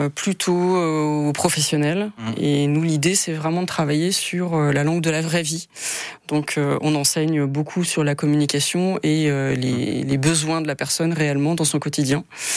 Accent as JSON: {"language": "French", "country": "France", "said": "ce qui fait que je suis française."}